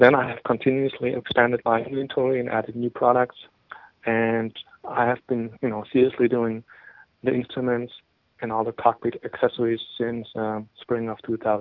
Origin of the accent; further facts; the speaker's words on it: Germany; English is a second language; moved away as an adult; now in United States; Maybe you can hear from my accent that I'm from Germany originally. And I used to fly airplanes there when I was a kid. But after I moved to the U.S. in 2001